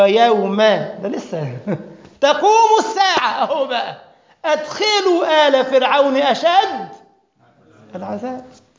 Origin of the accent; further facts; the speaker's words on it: Egypt; في القبر عندنا في مصر والله، عاملينه موميا كده في المتحف عندنا